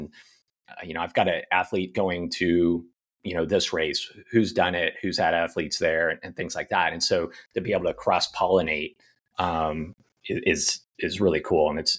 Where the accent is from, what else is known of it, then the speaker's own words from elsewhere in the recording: Kansas City, Missouri, United States; growing up in Kansas City and racing across Kansas and Missouri and Oklahoma, I mean, I was used to it.